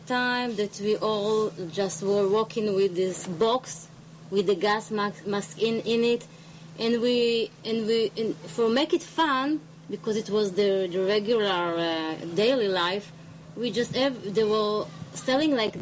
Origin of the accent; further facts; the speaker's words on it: Petah Tikva, Central District, Israel; English is a second language; I grew up in Petah Tikva, which is a city more quiet near Tel Aviv.